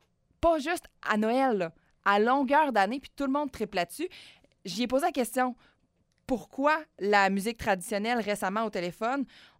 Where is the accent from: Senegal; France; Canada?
Canada; Quebec; Je suis de l'Abitibi, je suis une femme de 32.